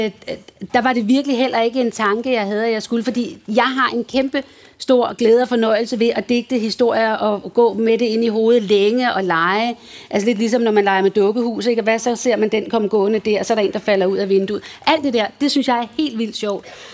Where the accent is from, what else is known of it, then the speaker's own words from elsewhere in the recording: Hvalsø, Zealand, Denmark; jeg skrev på et tidspunkt en bog, der foregår i Hvalsø, hvor jeg voksede op.